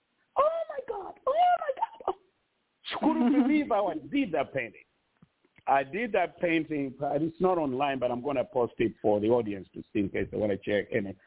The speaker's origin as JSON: {"language": "English", "region": "London", "country": "United Kingdom", "said": "I didn't even know that at that time because I was from London. The slang here is different from London."}